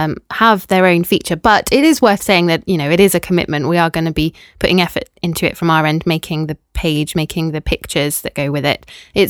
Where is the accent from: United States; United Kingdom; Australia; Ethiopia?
United Kingdom; It's because we're British.